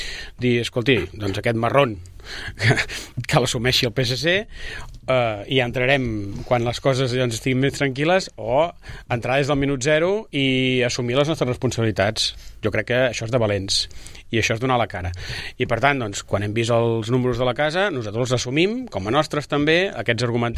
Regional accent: Sabadell, Catalonia, Spain; nosaltres que som de Sabadell, jo soc de Sabadell tota la vida

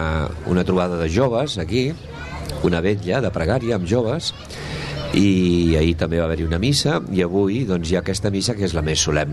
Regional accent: Barcelona, Catalonia, Spain; now in Sabadell, Spain; jo sóc de Barcelona, però em sento sabadellenc també

